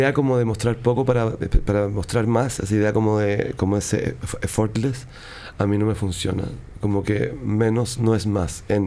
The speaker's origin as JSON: {"language": "Spanish", "region": "Atacama", "country": "Chile", "said": "todas mis obras de teatro están tan ligadas al lugar de donde soy, que es la región de Atacama, el norte chico de Chile."}